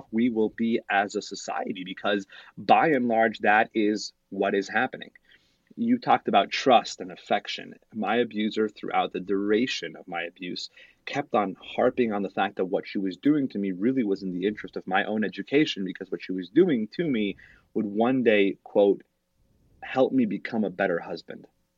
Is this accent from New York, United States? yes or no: no; Salt Lake City, Utah, United States; When I was growing up, I grew up in Salt Lake City.